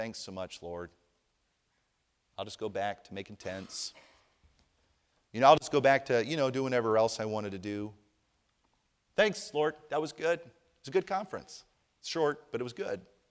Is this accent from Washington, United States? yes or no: no; New Jersey, United States; When I was young, I grew up in New Jersey.